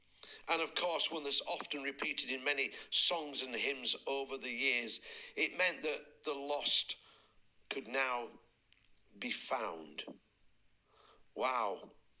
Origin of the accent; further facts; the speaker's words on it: United Kingdom; As British people, we understand what that means and we understand what the role is.